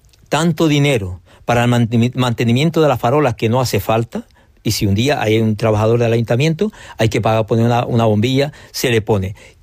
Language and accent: Spanish; La Oliva, Canary Islands, Spain; yo, que soy aquí, que soy de aquí de La Oliva, que he vivido